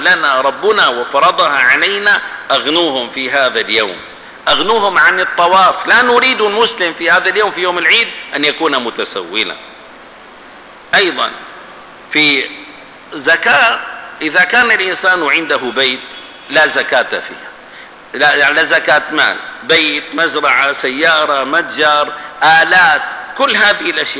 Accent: Damascus, Damascus Governorate, Syria; يوجد مشكلة عندنا في دمشق

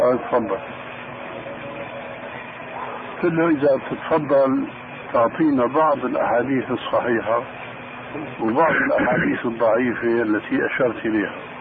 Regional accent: Damascus, Damascus Governorate, Syria; قالوا لي ناس عندنا في دمشق

